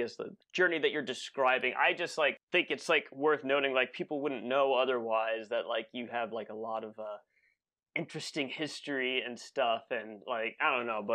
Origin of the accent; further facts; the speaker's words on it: Florida, United States; just because I'm from Florida.